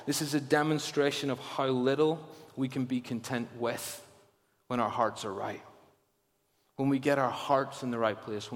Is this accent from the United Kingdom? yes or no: yes; Ballymena, Northern Ireland, United Kingdom; I'm from Ballymena. We like to get value for money.